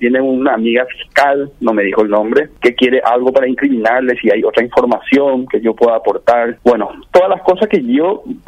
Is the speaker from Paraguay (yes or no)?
yes; Asunción, Paraguay; Asunción está en una situación muy complicada, y bueno, yo también soy asunceno.